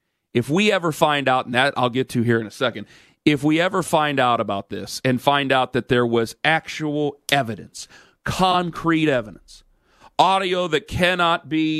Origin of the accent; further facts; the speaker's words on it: Cleveland, Ohio, United States; just because I'm from Cleveland.